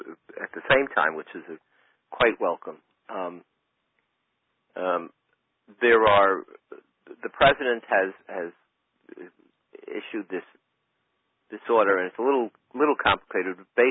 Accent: New York, United States; We can be, and we are extremely proud as Irish Americans, New Yorkers, of our our consulate and our embassy

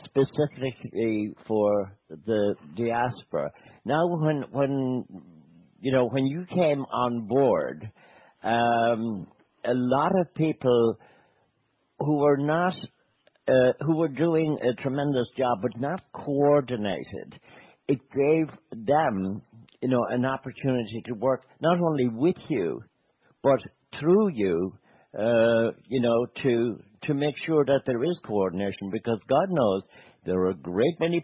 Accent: Ireland; if we as Irish have something to put on the table that makes sense

